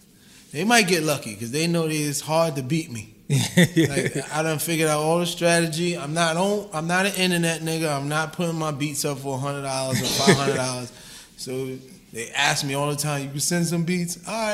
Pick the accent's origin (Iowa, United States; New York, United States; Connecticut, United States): New York, United States; Queens; I'm from South Jamaica, Queens.